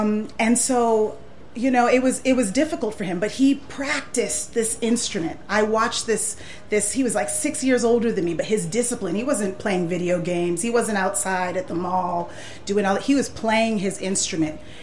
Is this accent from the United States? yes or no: yes; United States; I'm American, but I'm also Haitian.